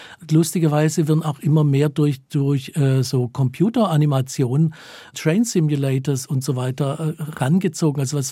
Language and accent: German; Stuttgart, Baden-Württemberg, Germany; Ich bin in Stuttgart geboren und aufgewachsen und auch mit der Straßenbahn zur Schule gefahren.